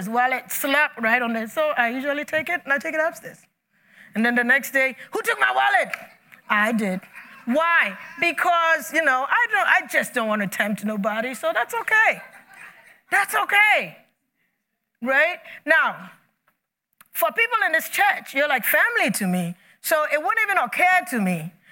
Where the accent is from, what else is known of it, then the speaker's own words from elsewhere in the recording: Ghana; When I was growing up in Ghana